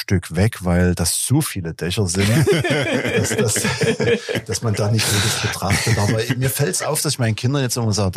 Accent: Dresden, Saxony, Germany; Ich bin hier, ich sage manchmal scherzhaft, ich bin Eingeborener.

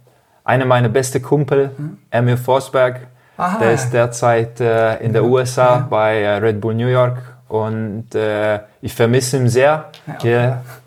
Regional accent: Budapest, Hungary; German is a second language; now in Leipzig, Germany; Ich liebe mein Land, ich liebe Ungarn. Ich komme aus Budapest, ich liebe Budapest.

